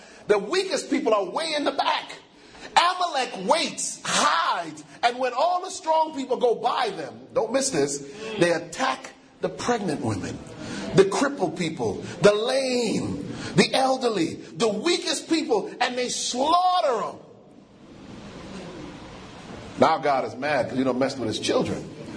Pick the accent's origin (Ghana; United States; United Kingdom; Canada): United States; Hartford, Connecticut; When I was growing up in Hartford, Connecticut, we used to talk about being pilgrims.